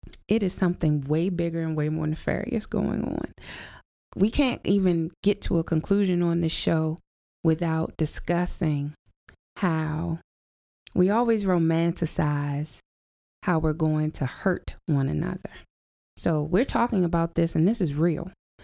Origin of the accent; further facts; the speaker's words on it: United States; I am an American, whether I like it or not, but I'm not saying that I hate this place.